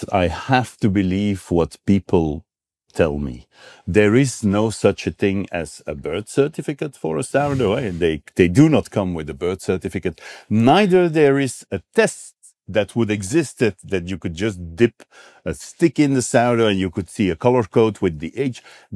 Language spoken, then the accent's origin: English; Brussels, Brussels-Capital Region, Belgium; I have blood from everywhere. I'm like, I also feel European. I'm from Belgium. I'm a Flemish boy. I grew up in Brussels, but I feel European because I have influences from everywhere.